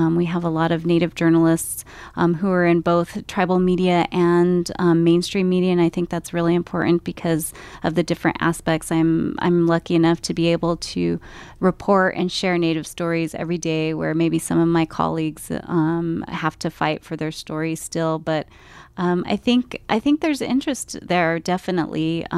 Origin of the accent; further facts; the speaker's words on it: Arizona, United States; also born or lived in New Mexico; Yeah, so I'm a citizen of the Navajo Nation, and I grew up in Arizona and New Mexico. My family is from an area called Delcon, Arizona, and Chinle, Arizona, and that's near Winslow, Arizona.